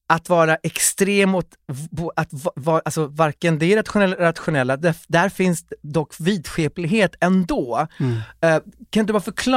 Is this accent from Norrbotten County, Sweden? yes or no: yes; Kiruna, Norrbotten County, Sweden; born there; för jag föddes in i Kiruna